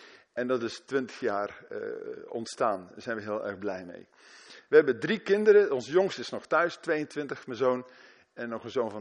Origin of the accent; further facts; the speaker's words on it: Sprang-Capelle, North Brabant, Netherlands; also born or lived in Rotterdam; Ik ben daarna vrij snel verhuisd naar Brabant, Sprangkapelle, tussen Waalwijk en Waspik, op weg naar Den Bosch. En daar ben ik opgegroeid, van 58 tot 78, zeg, tot 20.